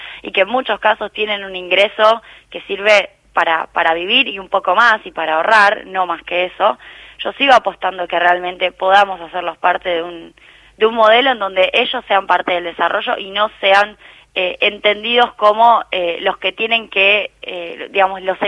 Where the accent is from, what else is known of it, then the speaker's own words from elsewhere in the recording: Rosario, Santa Fe, Argentina; Sí, efectivamente vengo de Rosario, además, bueno, mi familia es del norte de la provincia de Santa Fe, así que conozco muy bien toda la provincia.